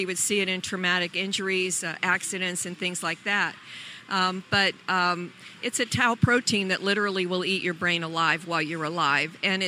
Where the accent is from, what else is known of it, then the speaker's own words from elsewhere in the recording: St. Petersburg, Florida, United States; Growing up here, leaving, coming back, this is my hometown. And the Tampa Bay area is the area where I have had the most envisioned of sports and athletic career